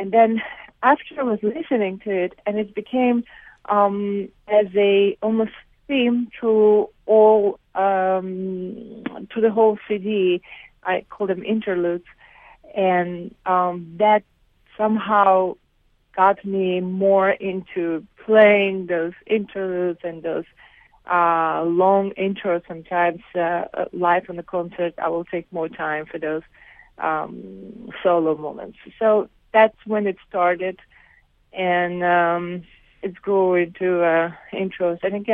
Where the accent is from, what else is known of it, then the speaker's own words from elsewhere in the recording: Azerbaijan; when I was growing up in Azerbaijan, I used to listen to all kinds of music